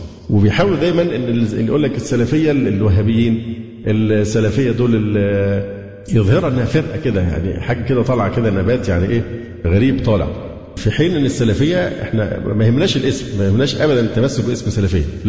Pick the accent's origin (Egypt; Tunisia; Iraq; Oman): Egypt; Alexandria, Alexandria Governorate; لأن أنا فعلا سكندري